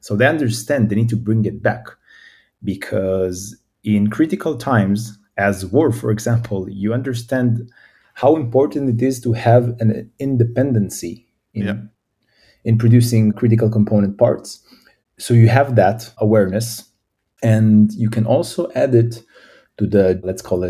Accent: Israel; English is a second language; I'm from Israel.

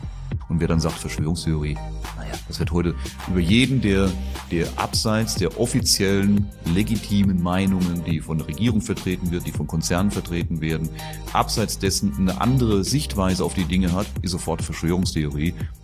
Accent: Reilingen, Baden-Württemberg, Germany; Im Badischen, Mannheim-Heidelberg, das ist meine Region, da unten Schwetzingen, Reilingen heißt das Ort und da bin ich aufgewachsen und da bin ich stolzer Badener, Kurpfälzer.

